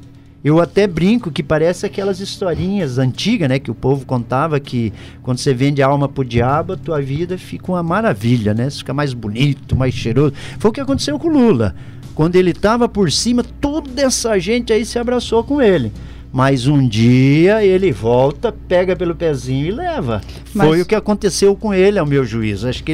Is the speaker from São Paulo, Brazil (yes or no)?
no; Paraná, Brazil; now in Curitiba, Brazil; As pessoas, em especial do interior do Paraná, de onde vim, aos 19 anos, migrei aqui para Curitiba